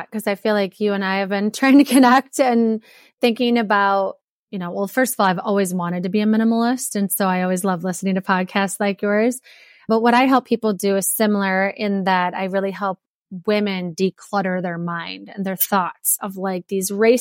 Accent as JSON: {"language": "English", "region": "Wisconsin", "country": "United States", "said": "And then I'm originally from Wisconsin. I moved to Minnesota. I'm staring at a little blizzard up here in Minnesota. I came here for college and then stayed."}